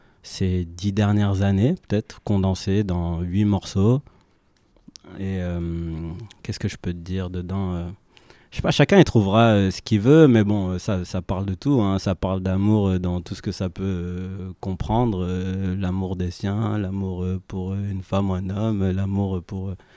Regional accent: Rwanda; Parce que je suis rwandais et l'anglais prend une place assez balèze, j'ai envie de dire, dans ma manière de parler avec ma famille et autres.

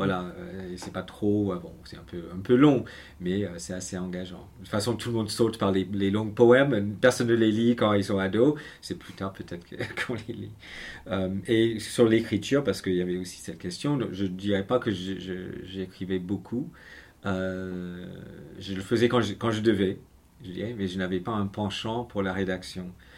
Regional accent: Montreal, Quebec, Canada; French is a second language; Je suis né à Montréal et grandi dans un milieu, on va dire, dans une province bilingue, même si j'étais dans ce qu'on appelle la communauté anglophone et ne parlais pas couramment le français à la maison du tout.

